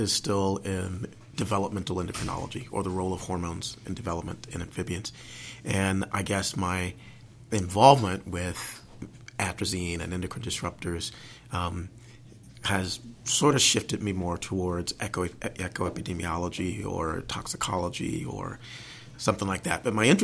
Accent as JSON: {"language": "English", "region": "South Carolina", "country": "United States", "tie": "born or raised there", "said": "I grew up in South Carolina"}